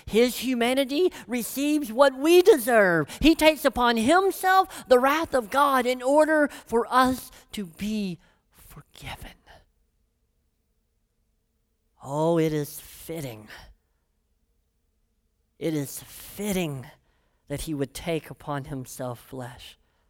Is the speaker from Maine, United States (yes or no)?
no; Tennessee, United States; I grew up in Tennessee, you can kind of tell where that comes from.